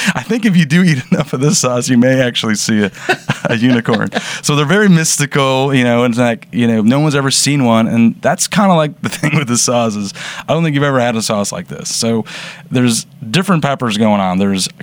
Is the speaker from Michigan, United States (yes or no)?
yes; Detroit, Michigan, United States; Once again, growing up in Metro Detroit, my grandma was basically an organic farmer.